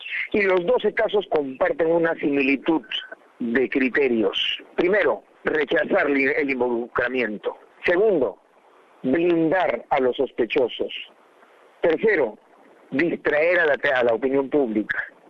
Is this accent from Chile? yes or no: no; Peru; y ahora nosotros como ciudadanos peruanos no nos toca sino responder a nuestras propias expectativas